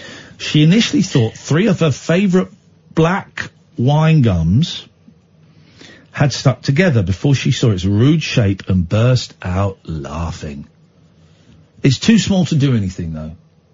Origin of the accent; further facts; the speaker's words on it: South West England, United Kingdom; I'm from Somerset.